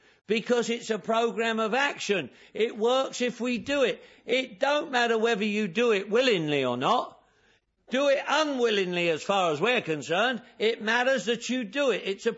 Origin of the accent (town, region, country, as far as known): England, United Kingdom; now in United States